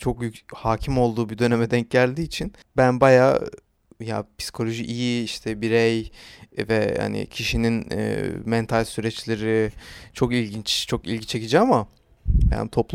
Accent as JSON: {"language": "Turkish", "region": "Ankara", "country": "Turkey", "said": "Ankaralıyım, TED Ankara Koleji mezunuyum."}